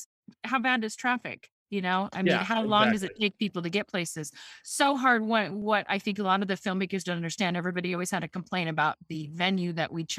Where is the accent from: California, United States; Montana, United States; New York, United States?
Montana, United States; Missoula; moved away as an adult; now in Seattle, United States; But, you know, I'm originally from Missoula. Yeah. And grew up there, born and raised, and, you know, moved to Seattle to go to school in 1987 and never came back to Montana